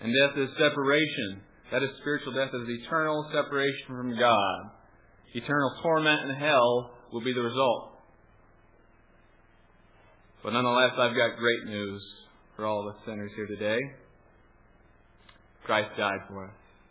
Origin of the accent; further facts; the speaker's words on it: Iowa, United States; and I'm from Iowa, so I can say this, and we have some huge deer in southern Iowa.